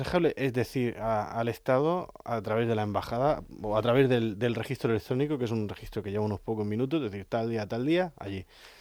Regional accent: Spain; normalmente los españoles caemos simpáticos

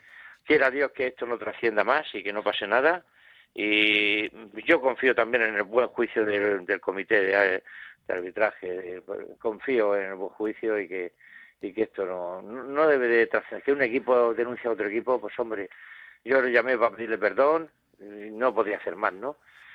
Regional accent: Cartagena, Region of Murcia, Spain; o el Cartagena, que es mi tierra

